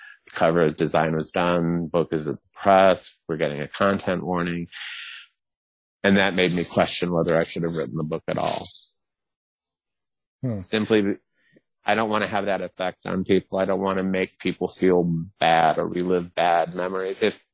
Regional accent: the South, United States; I'm from the South. So the whole homophobia, racism, cultural structure damage in the South resonated with me.

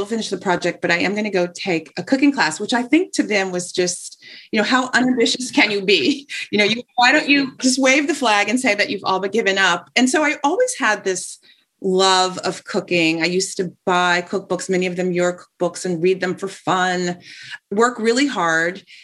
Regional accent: Los Angeles, California, United States; Yeah, so I am from Los Angeles. I'm an only child

